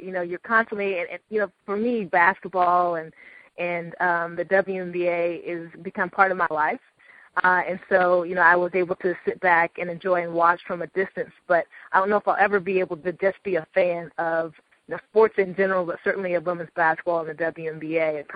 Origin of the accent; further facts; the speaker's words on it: Northwest, United States; I'm not a big Seahawks fan, which I grew up in the Northwest, and you either had to watch the Seahawks or the Broncos all the time.